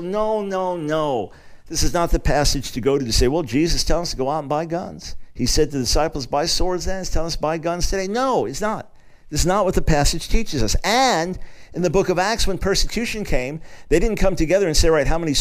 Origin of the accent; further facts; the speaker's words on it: New York, United States; Growing up and born in New York City, the son of a Jewish lawyer, and then growing up on Long Island, just never been part of my life or culture.